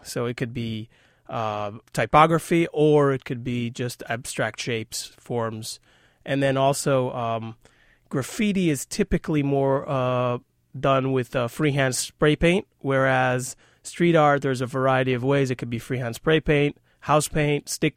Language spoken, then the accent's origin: English; New York, United States; Well, first of all, I grew up in New York.